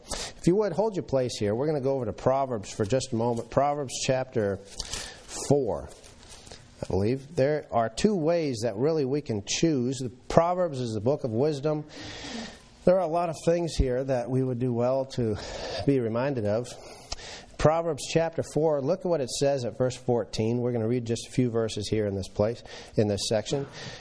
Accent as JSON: {"language": "English", "region": "Minnesota", "country": "United States", "tie": "born or raised there", "said": "I remember I grew up in Minnesota, and we would go on a yearly camping trip up to the North Shore."}